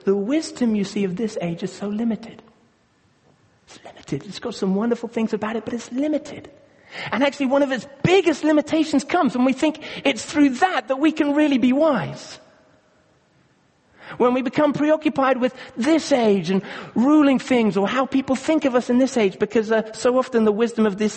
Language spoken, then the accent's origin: English; Kenya; now in United Kingdom; and we grew up together in Kenya